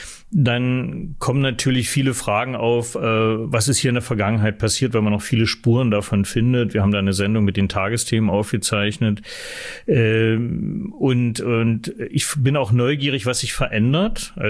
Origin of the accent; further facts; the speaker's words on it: Halle, Saxony-Anhalt, Germany; Also ich bin in Halle geboren, 1965, dort aufgewachsen. Habe in Leipzig studiert, Journalistik